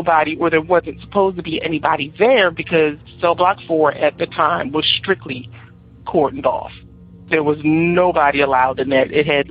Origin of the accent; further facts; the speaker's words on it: Philadelphia, Pennsylvania, United States; I'm from Philadelphia, Pennsylvania.